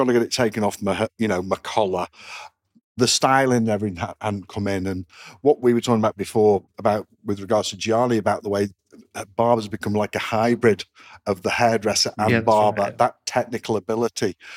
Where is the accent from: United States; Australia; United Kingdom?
United Kingdom; Southport, North West England; I was from Southport.